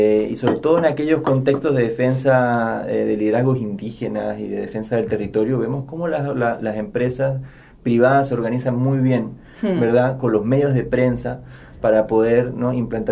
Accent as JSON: {"language": "Spanish", "country": "Chile", "said": "de donde yo soy, en Chile"}